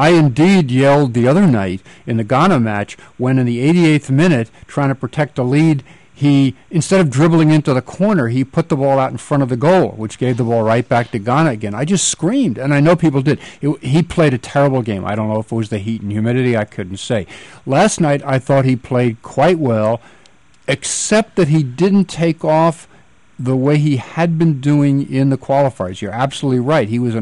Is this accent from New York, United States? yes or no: yes; New York, United States; My hometown of New York was talking about hosting the 2012 Olympics.